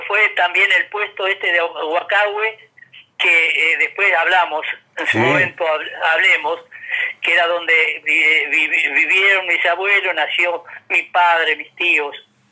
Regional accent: Puelén, La Pampa, Argentina; also born or lived in Toay; now in Santa Rosa, Argentina; cuando vinimos a vivir a Santa Rosa, después, primero vinimos de Puelena a Toay, de Toay 11 años, y vinimos a Santa Rosa. Viví muy cerca de lo de Santorelli

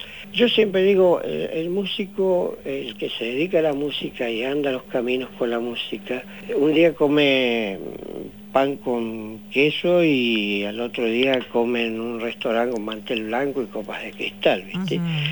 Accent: San Martín de los Andes, Neuquén, Argentina; somos de San Martín de los Andes.

